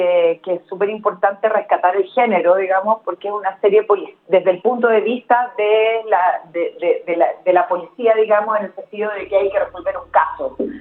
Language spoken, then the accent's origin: Spanish; Chile; habla de algo muy oscuro que pasó en mi país